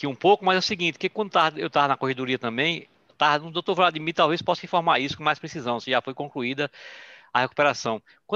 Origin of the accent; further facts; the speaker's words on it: Murici, Alagoas, Brazil; eu sou de Murici e transito sempre pelaquela região